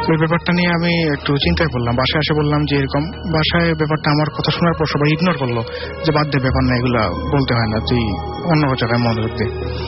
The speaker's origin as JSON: {"language": "Bangla", "town": "Dhanmondi", "region": "Dhaka Division", "country": "Bangladesh", "said": "ধানমন্ডি থেকে এসেছি।"}